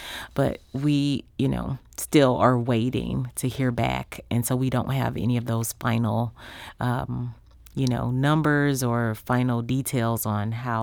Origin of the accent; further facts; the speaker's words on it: St. Louis, Missouri, United States; And so I grew up in that neighborhood. I moved away and went to college, but I was blocks down from Beaumont High School and came back to be there on purpose